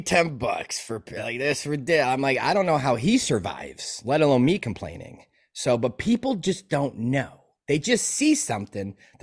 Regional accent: Chicago, Illinois, United States; So I'm born and raised in Chicago. So thoroughbred Chicago.

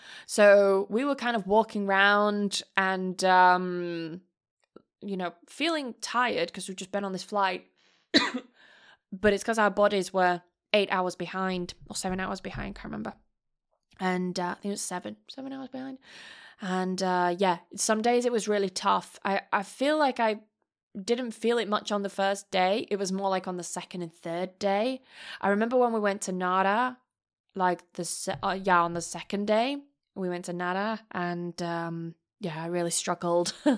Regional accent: United Kingdom; now in Spain; for me, as a Brit, seeing people actually being fucking nice and being polite, it was like, this is really nice.

